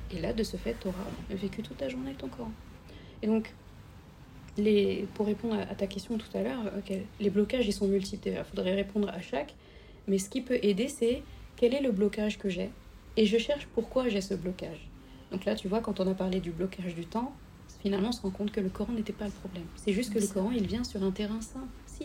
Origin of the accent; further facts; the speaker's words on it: Senegal; On a une expression au Sénégal, parce que je suis sénégalaise